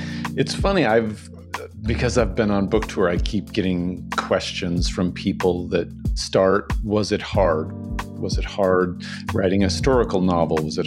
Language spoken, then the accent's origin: English; Spokane, Washington, United States; I am calling from my hometown, from Spokane, Washington